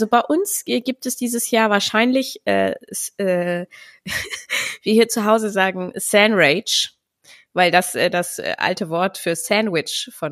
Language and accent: German; Braunschweig, Lower Saxony, Germany; Ich bin bei uns in Braunschweig, heißt das Ganze ja Braunkohl